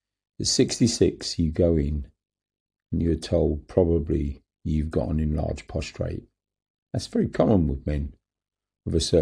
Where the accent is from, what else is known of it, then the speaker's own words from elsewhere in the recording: London, United Kingdom; born there; I was born in London in 1951, so that puts me at 74 this year.